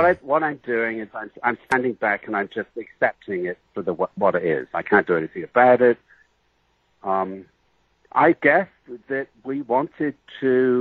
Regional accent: England, United Kingdom; I'm a little bit exotic because I came from England

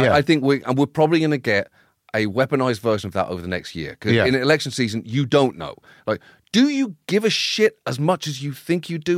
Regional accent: United Kingdom; But I felt shortchanged just as a British person not having a fully developed sense of British history

